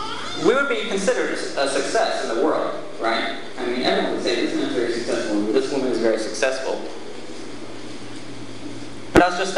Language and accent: English; California, United States; I grew up in California, and I was blessed to be raised in a Christian home.